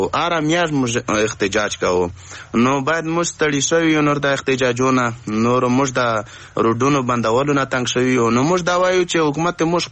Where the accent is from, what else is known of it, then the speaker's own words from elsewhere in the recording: Khyber Pakhtunkhwa, Pakistan; موږ خو څه د وزیرستان کډوال یو